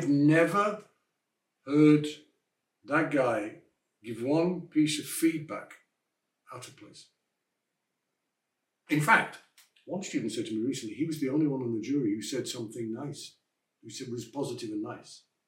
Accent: England, United Kingdom; I come from England. British trombone players think they have the best trombone style in the world, as do the French, as do the Americans.

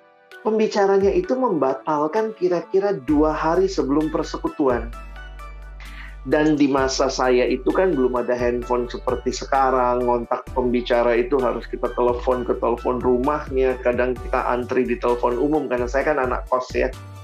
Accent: Makassar, South Sulawesi, Indonesia; Dan saya anak daerah, saya dari Makassar

